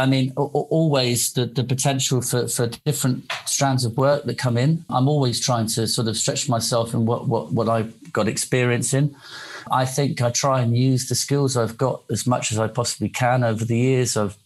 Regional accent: Bridport, South West England, United Kingdom; growing up in Bridport in Dorset.

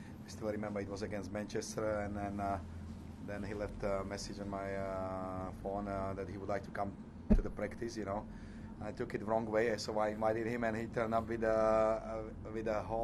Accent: Slovakia; I'm from Slovakia

